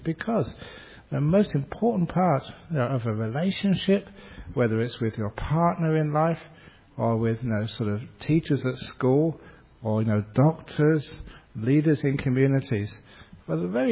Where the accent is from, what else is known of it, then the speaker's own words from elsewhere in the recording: London, United Kingdom; born there; I was born in London, 1951